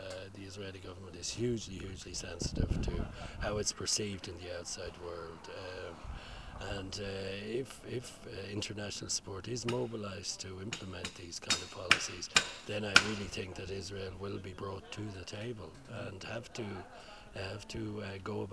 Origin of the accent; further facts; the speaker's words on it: Ireland; which I feel ashamed of as an Irish person.